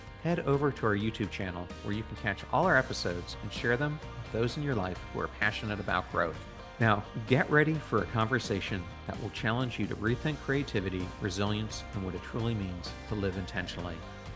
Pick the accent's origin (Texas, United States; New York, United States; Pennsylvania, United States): Pennsylvania, United States; York; I grew up in Pennsylvania, just across the Mason-Dixon line in York, PA, and you grew up in Richmond, Virginia.